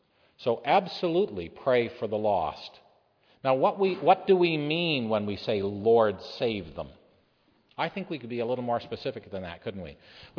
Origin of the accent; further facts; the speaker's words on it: Canada; Well, I'm from Canada.